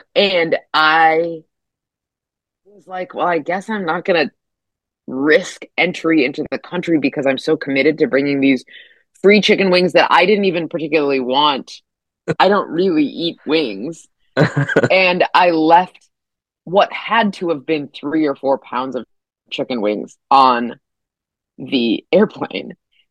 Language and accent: English; United States; I don't know if they just like got it sort of mistaken because I'm an American.